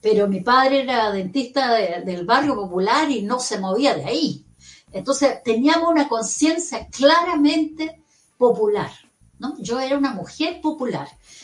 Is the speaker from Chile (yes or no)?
yes; Estación Central, Santiago Metropolitan Region, Chile; moved away; la vivimos donde me crié en la Estación Central, la tremenda verticalidad de esta sociedad chilena tan estamental